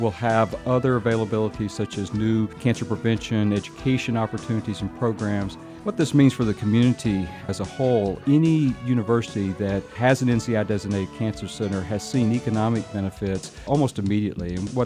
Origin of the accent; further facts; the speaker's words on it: Tennessee, United States; I was born and raised in Tennessee and actually did part of my training in Kentucky.